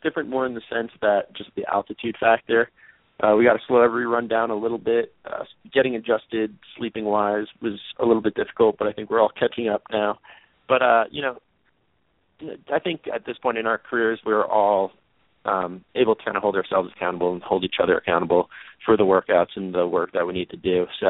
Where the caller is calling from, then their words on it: Flagstaff, Arizona, United States; I'm calling in from Flagstaff, Arizona, actually. I'm out here for about a month for a little altitude training stint.